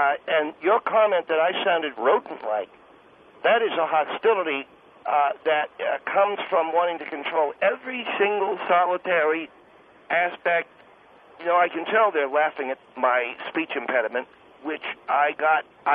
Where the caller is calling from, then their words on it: San Diego, California, United States; I'm calling from San Diego, and I wanted to talk to you about your attitude.